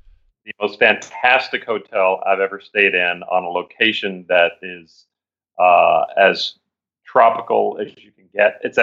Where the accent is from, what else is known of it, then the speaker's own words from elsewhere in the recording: Scotland, United Kingdom; I'm Scottish